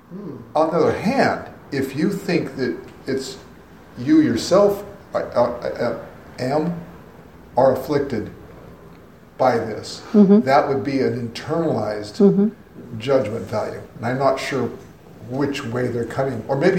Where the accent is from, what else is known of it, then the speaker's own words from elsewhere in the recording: the West, United States; And I come from the West, ranching country, farming country, where everything is so much more laid back